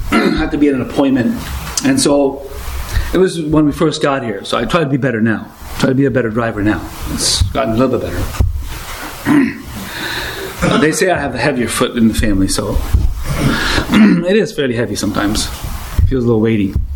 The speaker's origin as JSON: {"language": "English", "region": "Ontario", "country": "Canada", "said": "And he looked at me and says, where are you from? I said, Ontario."}